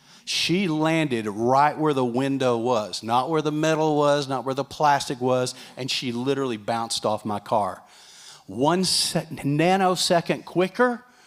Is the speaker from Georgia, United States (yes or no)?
no; Texas, United States; I was raised in West Texas. I tend to be very independent. I was raised that way.